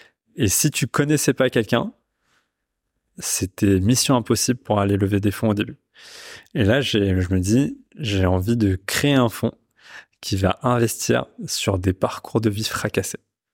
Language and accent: French; Pakistan; je viens du Pakistan